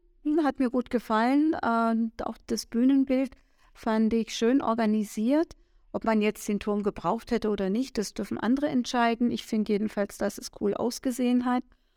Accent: Southern Germany, Germany; Ich komme aus Süddeutschland.

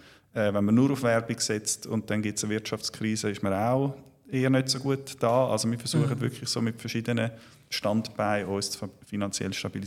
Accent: Zurich, Switzerland; Also ich glaube, es gibt überall, wo man als Zürcher angeht, gibt es einen Anti-Zürich-Reflex.

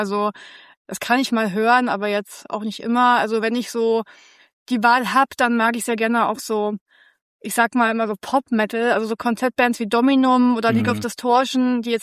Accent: Künzell, Hesse, Germany; Genau, ursprünglich Künzel Delos, da wo die alte Piesel steht, da bin ich aufgewachsen.

